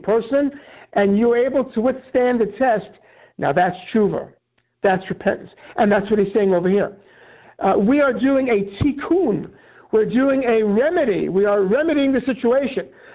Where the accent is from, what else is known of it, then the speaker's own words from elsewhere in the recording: United States; And I myself, as an American Jew, I'm living in New York